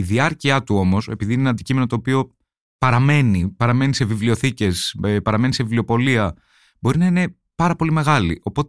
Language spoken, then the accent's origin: Greek; Athens, Attica, Greece; Ναι, μεγάλωσα στην Αθήνα, σε ένα προάστιο της Αθήνας.